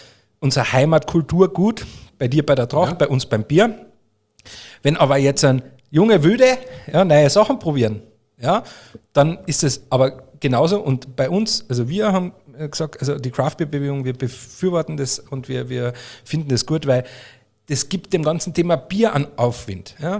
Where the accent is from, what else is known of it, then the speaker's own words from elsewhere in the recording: Bavaria, Germany; weil sind wir doch in Bayern oder ich bin ein Bayer oder was auch immer